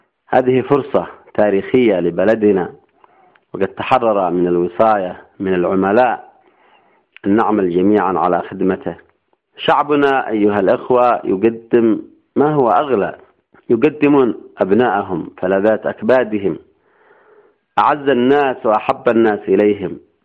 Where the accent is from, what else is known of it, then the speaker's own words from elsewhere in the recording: Yemen; هنا في بلدنا اليمن وفي بلد الإيمان والحكمة